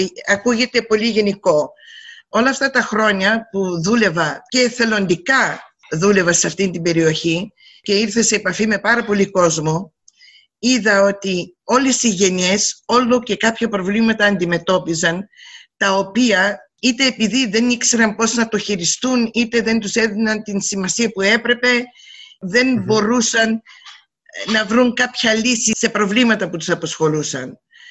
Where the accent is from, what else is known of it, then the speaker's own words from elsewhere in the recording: Melbourne, Victoria, Australia; also born or lived in Pieria, Greece; Γεννήθηκα σε ένα χωριό της ορεινής Πιερίας, Σιριτίνη Πιερίας, και στα 5 μου χρόνια μεταναστεύσαμε με την οικογένειά μου και φτάσαμε στην Μελβούρνη.